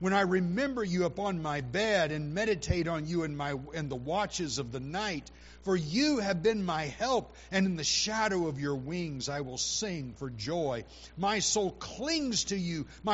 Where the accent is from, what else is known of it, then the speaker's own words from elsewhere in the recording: California, United States; I'm a Californian. I like fish tacos.